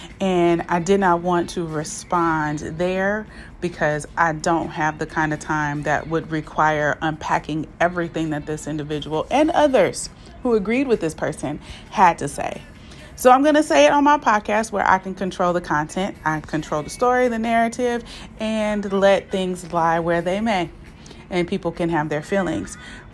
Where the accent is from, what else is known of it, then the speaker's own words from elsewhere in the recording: Oakland, California, United States; now in Stockton, United States; I am from Oakland, California, currently residing here in beautiful Stockton.